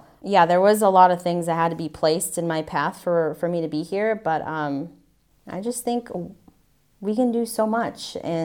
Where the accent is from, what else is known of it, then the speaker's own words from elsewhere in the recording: United States; But I'm also an American. And that's our national championship.